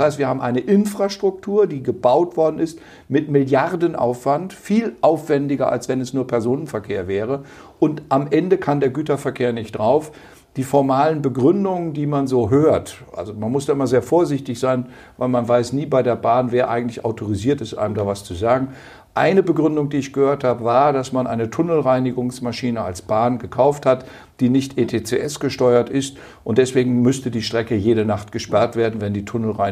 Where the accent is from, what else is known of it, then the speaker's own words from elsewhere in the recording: Osterholz-Scharmbeck, Lower Saxony, Germany; Ich bin an der Abzweigung zur Moorhexe, also der Kleinbahn nach Worpswede, groß geworden am Ostdeutsch-Scharmbecker Bahnhof.